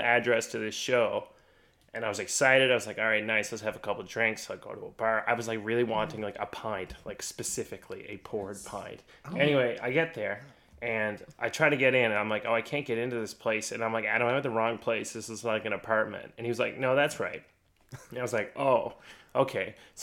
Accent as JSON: {"language": "English", "region": "Newfoundland and Labrador", "country": "Canada", "said": "And I'm a Newfoundlander, so I was like breastfed on bad rum."}